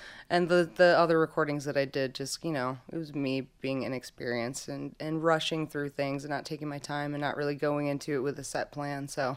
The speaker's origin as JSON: {"language": "English", "town": "Kalamazoo", "region": "Michigan", "country": "United States", "tie": "born or raised there", "also_born_or_lived": "Vicksburg", "said": "but yeah, I was born in Kalamazoo. I was actually born in the parking lot of Borges Hospital, and my parents lived right down the street. And I grew up on the east side, like right off of Gull Road on Sunnyside, until I was like 12, and then we moved to Vicksburg"}